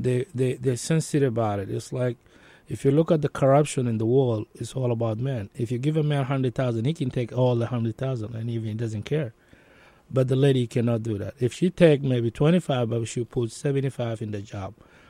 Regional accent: Wau, South Sudan; English is a second language; now in United States; I start other group in WOW, my hometown.

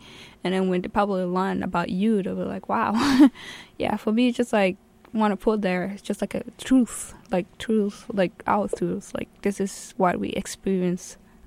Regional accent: Kenya; now in United States; And also, growing up in Kenya, just pretty much, like, growing, that kind of country I grew up, like, a surviving way, as a survivor.

